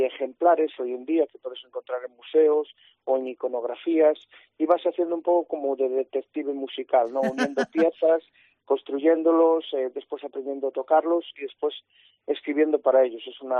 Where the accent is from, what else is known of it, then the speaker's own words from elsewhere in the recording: Galicia, Spain; en mi infancia transcurrió en Galicia, que es un cruce de culturas, de mitologías, de mucha cultura musical, de baile que tenemos de forma espontánea y que se ha mantenido.